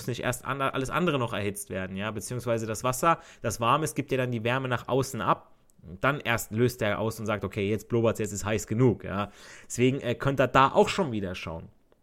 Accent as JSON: {"language": "German", "country": "Italy", "said": "also ich als Italiener sage"}